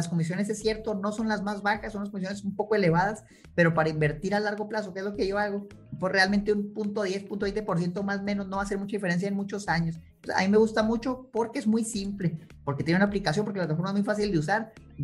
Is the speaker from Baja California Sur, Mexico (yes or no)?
no; Chihuahua, Mexico; yo soy de Chihuahua y en Chihuahua me preguntan mucho